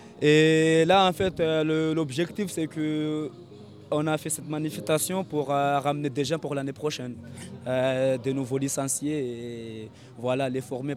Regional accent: Mayotte; now in Amiens, France; Bah, je suis arrivé à Amiens parce que moi je viens de Mayotte.

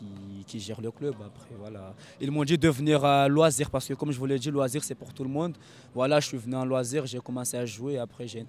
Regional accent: Mayotte; now in Amiens, France; Bah, je suis arrivé à Amiens parce que moi je viens de Mayotte.

